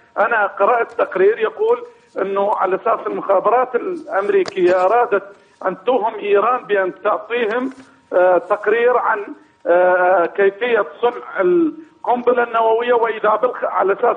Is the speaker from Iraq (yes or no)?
yes; Iraq; ونحن كعراقيين